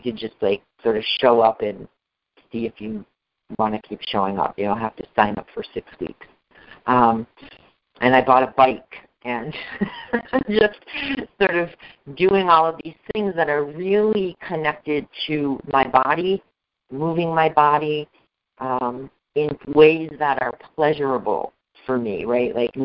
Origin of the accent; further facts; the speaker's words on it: Massachusetts, United States; I've been back in my hometown in Massachusetts